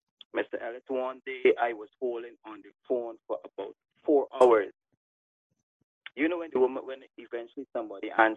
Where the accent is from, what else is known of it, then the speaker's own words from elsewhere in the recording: Barbados; also born or lived in Guyana; I'm Barbadian. But I've lived in Guyana, worked in Guyana during the 90s.